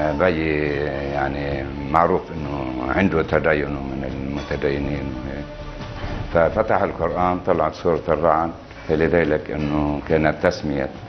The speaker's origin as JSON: {"language": "Arabic", "town": "Maroun al-Ras", "region": "South Governorate", "country": "Lebanon", "said": "كونهم أهل بلدتنا هون بشغلهم بالأرض الملازقة لفلسطين المحتلة"}